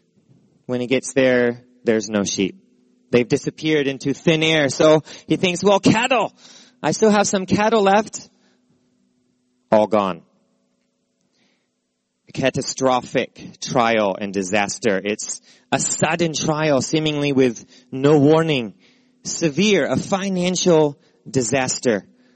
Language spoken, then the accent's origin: English; Texas, United States; I grew up in Texas. And the good news is there were not many rocks in Texas.